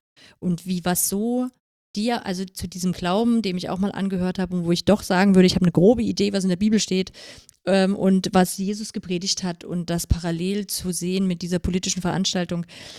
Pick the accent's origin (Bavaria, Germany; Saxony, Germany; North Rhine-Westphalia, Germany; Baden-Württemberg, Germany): Saxony, Germany; aus Sachsen.